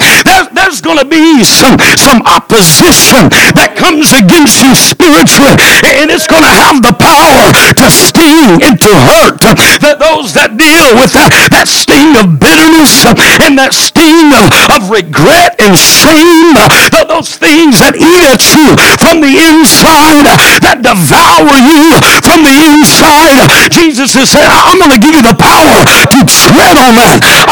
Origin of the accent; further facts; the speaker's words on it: Northwest, United States; Now I'm from the Northwest. You can make your way back to your seat here. And we got snakes about that long.